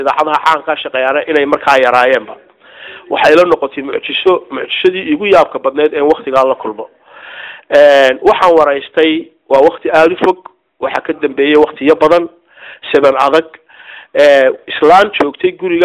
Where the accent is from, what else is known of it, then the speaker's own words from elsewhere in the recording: Hargeisa, Woqooyi Galbeed, Somalia; also born or lived in Sheikh; waxa aan ku dhashay magaalada Shiikh waxaan imid anigoo yar magaalada Hargeysa waxaan ku bartay magaalada Hargeysa